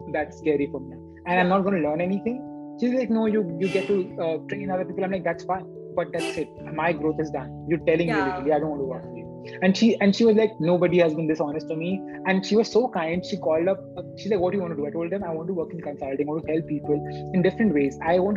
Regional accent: India; growing up in India, again, I had a problem.

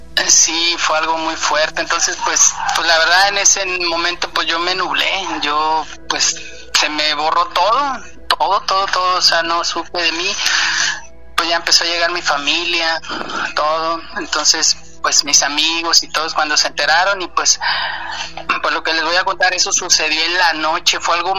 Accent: Tampico, Tamaulipas, Mexico; Soy de aquí de Tampico.

